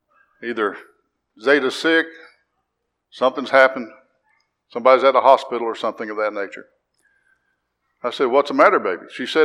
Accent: Woodridge, Illinois, United States; I was born in LaGrange, Illinois. LaGrange, Illinois is close to Chicago. We lived in a suburb of Chicago, Woodridge, up there. And we lived there for 15 years.

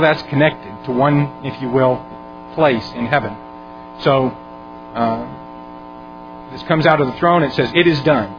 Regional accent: Colorado, United States; the big mountains that you might see in the Smokies or out where I grew up in Colorado.

